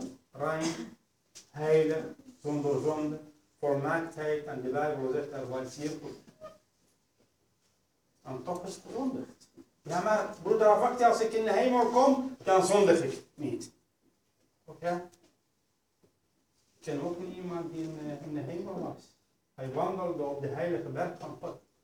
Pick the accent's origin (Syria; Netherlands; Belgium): Netherlands; Ik zie om mij heen, als een Nederlanders, broeder in de Heer, zie ik heel veel laafheid in Europa. En ook in Nederland, door luxe leven.